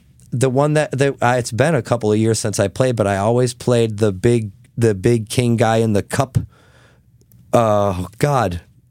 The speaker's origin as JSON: {"language": "English", "region": "Wisconsin", "country": "United States", "tie": "born or raised there", "said": "I grew up in Wisconsin, so I feel like I got diet Canada."}